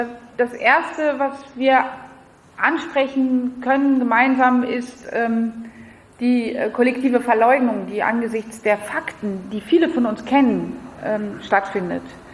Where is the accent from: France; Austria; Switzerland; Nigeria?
France; now in Berlin, Germany; ich bin 48, ich habe 3 Kinder, ich komme aus Frankreich.